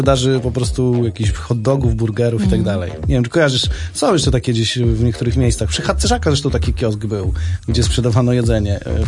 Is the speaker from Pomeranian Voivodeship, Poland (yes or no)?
no; Kurów, Lublin Voivodeship, Poland; bo mojej rodzinnej miejscowości w Kurowie, skąd pochodzę, po prostu na skwerku stał taki kiosk z kasetami.